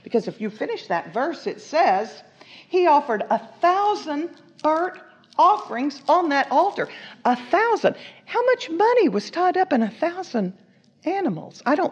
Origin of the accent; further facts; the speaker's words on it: Texas, United States; But I'm from West Texas, and we talk fast and hard, so.